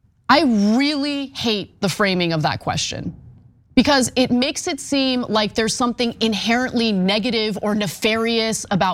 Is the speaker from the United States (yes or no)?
yes; Reseda, California, United States; growing up in Reseda, California, a community where the majority of residents consisted of Latino immigrants. They've enriched my life. I'm a child of immigrants myself